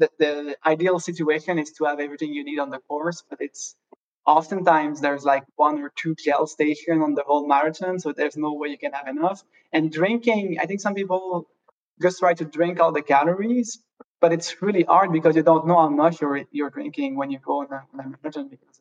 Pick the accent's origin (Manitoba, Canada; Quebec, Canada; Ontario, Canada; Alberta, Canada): Quebec, Canada; also born or lived in Switzerland; Yeah, I think, well, I'm born in Switzerland, but I grew up in Quebec. I think I was 3 years old when we moved.